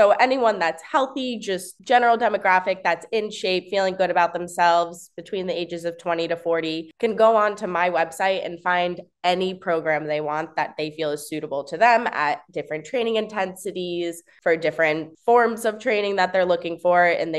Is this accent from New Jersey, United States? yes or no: yes; New Jersey, United States; now in Florida, United States; I'm from New Jersey, but I've lived in Florida, South Florida now on and off for about 7 years.